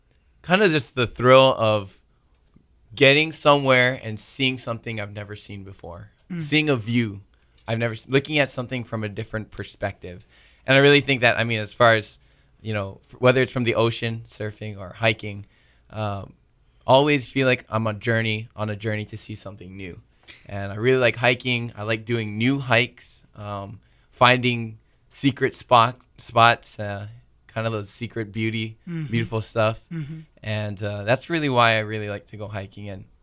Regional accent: Aiea, Hawaii, United States; I grew up here in the island of Oahu, born and raised in right here in Aiea, and just love it. Love living here. Love life here. And yep, I just grew up here.

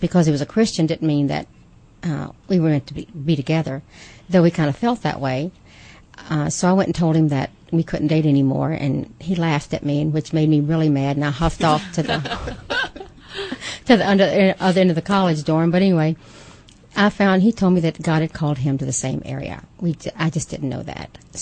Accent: Virginia, United States; I grew up in Virginia on the coast, and I'm the oldest of six children.

